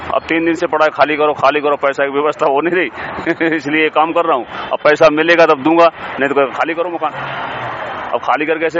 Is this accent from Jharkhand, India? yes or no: no; Uttar Pradesh, India; मैं sir UP का रहने वाला हूँ।